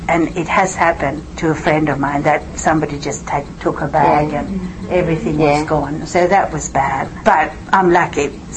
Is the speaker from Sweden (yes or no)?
yes; Sweden; English is a second language; Sweden, which is my home country